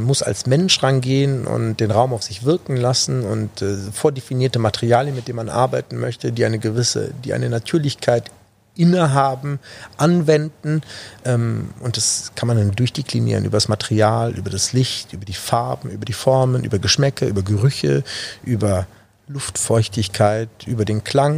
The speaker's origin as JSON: {"language": "German", "town": "Düsseldorf", "region": "North Rhine-Westphalia", "country": "Germany", "tie": "born or raised there", "said": "Vor allen Dingen, weil es meine Heimat ist. Und das ist auch der Grund, warum ich mich auf Düsseldorf aktuell beschränke"}